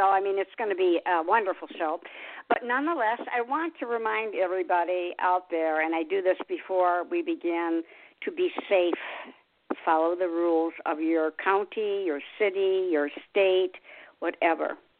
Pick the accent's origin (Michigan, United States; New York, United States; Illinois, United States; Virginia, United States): Michigan, United States; Detroit; and I'm from Detroit